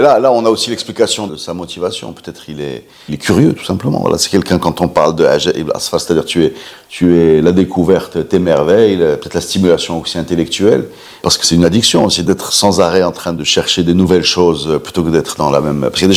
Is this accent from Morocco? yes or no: yes; Morocco; En tant que Marocain, qu'est-ce qui me semble Gharaib, c'est-à-dire étranger, bizarre.